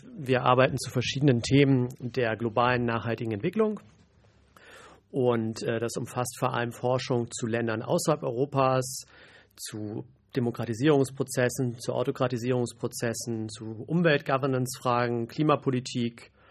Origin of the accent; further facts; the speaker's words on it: Hamburg, Germany; Ich bin Romangeograf und bin in Hamburg aufgewachsen, das wird auch noch relevant später